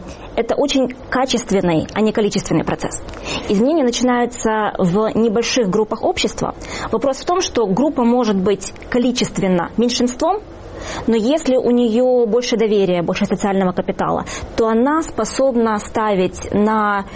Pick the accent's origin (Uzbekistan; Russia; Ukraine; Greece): Ukraine; Sevastopol, Crimea; Смотрите, я из Севастополя. Мой первый язык русский.